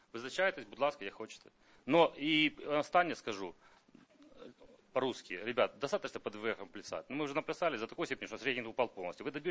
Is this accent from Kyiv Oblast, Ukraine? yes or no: no; Zaporizhzhia, Zaporizhzhia Oblast, Ukraine; Я сам з Запоріжжя, у нас є Дніпр, у нас є порт.